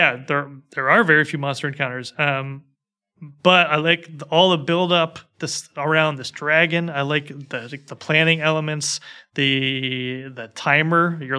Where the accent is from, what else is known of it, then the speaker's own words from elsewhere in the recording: United States; they're just not my reality as an American.